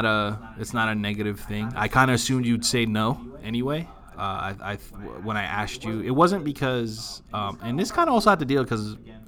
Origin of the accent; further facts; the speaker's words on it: Philippines; Well, I'm Filipino.